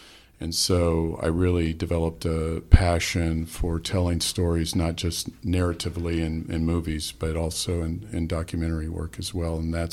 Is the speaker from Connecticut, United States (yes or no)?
no; Los Angeles, California, United States; now in Tennessee, United States; I'm a filmmaker from Los Angeles. I live in Tennessee now.